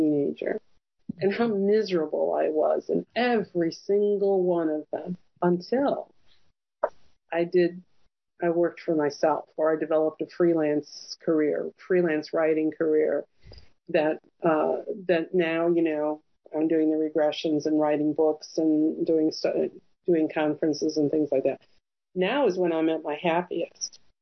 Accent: Chicago, Illinois, United States; now in Charlottesville, United States; I grew up in Chicago, moving from the Chicago suburbs to Charlottesville, Virginia was unheard of.

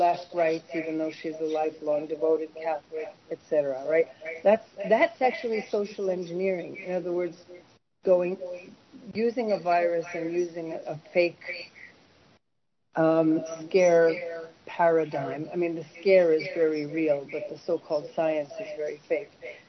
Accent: Sweden; also born or lived in New York City, United States; I grew up in Sweden. I'm American, born in New York City, but my mom was Swedish, and when the marriage broke up, she took us to Sweden. I was 11 years old and lived there for eight years

